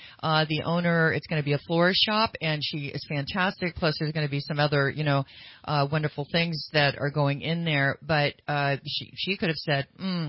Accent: Sacramento, California, United States; We grew up in Sacramento, the days of going to Sacramento and pulling up at the curb and running into a store.

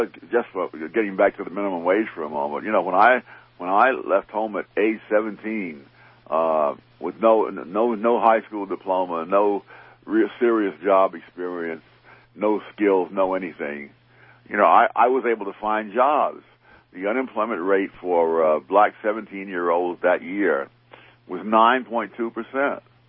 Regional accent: New York City, New York, United States; It was we were poor people, much poorer than the people in Harlem or most other anywhere else today.

